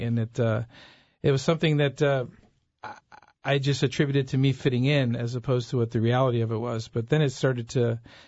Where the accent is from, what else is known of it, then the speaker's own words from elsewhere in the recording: Chicago, Illinois, United States; I was born and raised in Chicago, single parent, my mother.